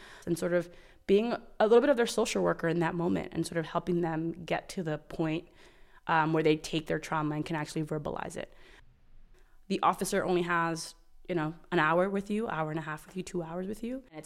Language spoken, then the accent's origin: English; Bronx, New York, United States; I'm from the Bronx and I'm currently in law school.